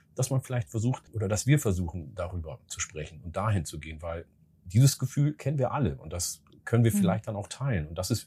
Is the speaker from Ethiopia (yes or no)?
yes; Oromia, Ethiopia; in meiner Heimat in Oromia